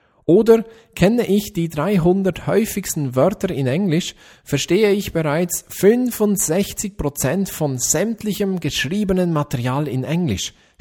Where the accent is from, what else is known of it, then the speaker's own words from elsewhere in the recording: Switzerland; Als Schweizer weiß ich das auch sofort.